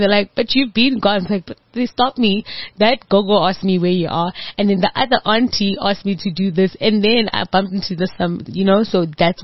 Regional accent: Orlando, Florida, United States; obviously receiving love from home and where I grew up in Orlando

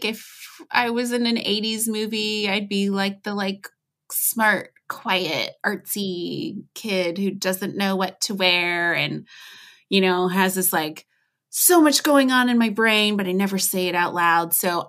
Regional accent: United States; Cause I'm obviously American. You can tell from how I speak.

